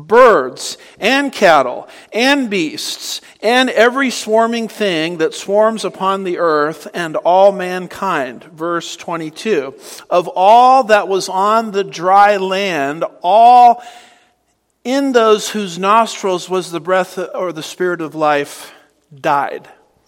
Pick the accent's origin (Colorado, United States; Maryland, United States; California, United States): California, United States; now in Texas, United States; Now, I'm from California, and I moved to Texas over 2 decades ago.